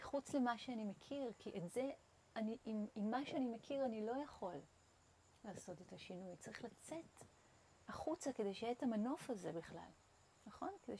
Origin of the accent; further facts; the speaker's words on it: Hadera, Haifa District, Israel; לפחות אני גדלתי בחדרה